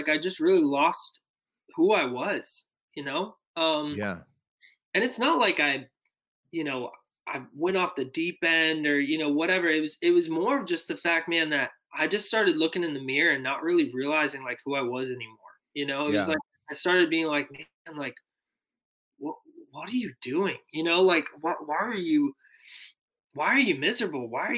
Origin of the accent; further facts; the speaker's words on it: California, United States; now in Nashville, United States; I was this kid from California that felt like the Lord, like, called me to Nashville.